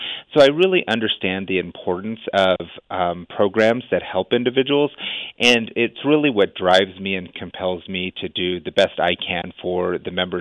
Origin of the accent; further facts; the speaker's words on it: Ajo, Arizona, United States; now in Tucson, United States; I'm from Ajo originally. I live in Tucson currently.